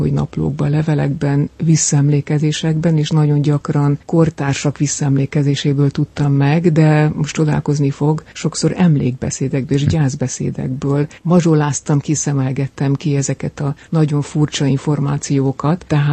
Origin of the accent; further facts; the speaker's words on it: Szentendre, Pest, Hungary; hadd beszéljek haza Szentendrei lévén